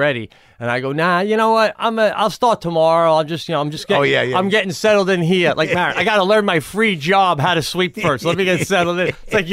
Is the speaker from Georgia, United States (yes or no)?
no; New York, United States; Long Island.